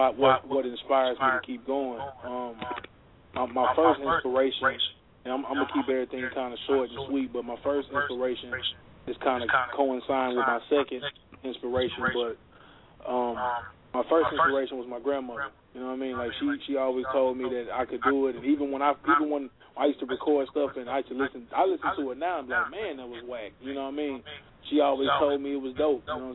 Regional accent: East St. Louis, Illinois, United States; And also, I'm from East St. Louis. I don't know if y'all ever been here, but you can Google it, look it up.

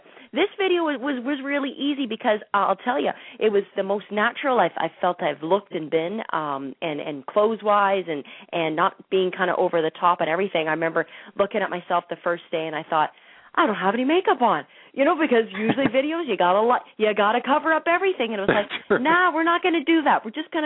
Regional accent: London, Ontario, Canada; it was back in my hometown of London, Ontario.

